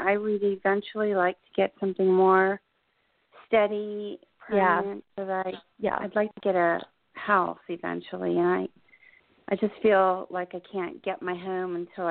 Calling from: New Jersey, United States; in New Jersey.

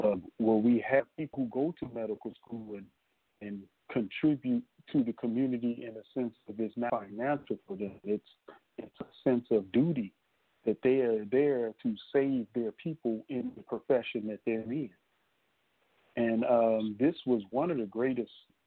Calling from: Detroit, Michigan, United States; I'm coming from Detroit, Michigan, myself.

